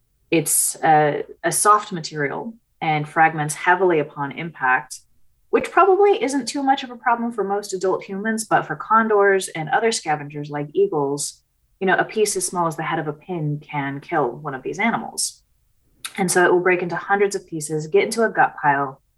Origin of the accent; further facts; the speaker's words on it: California, United States; But I'm a Yurok tribal member. I grew up on the Yurok reservation and surrounding lands.